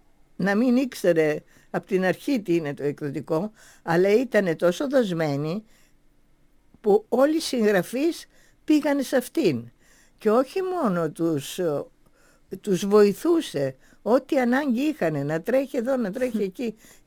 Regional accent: Greece; moved away; Μετά τελείωσε αυτή και η αδελφή μου έμεινε φίλη με τον Γκάτσο αργότερα. Αλλά εγώ έφυγα από την Ελλάδα.

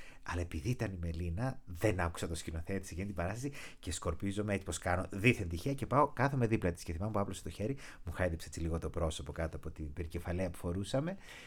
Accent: Thessaloniki, Central Macedonia, Greece; Γιατί είμαι Θεσσαλονικιός, ήρθα στην αρχή στην Αθήνα, απέτυχα, με κόψαν οι σχολές, ξαναγύρισα πίσω

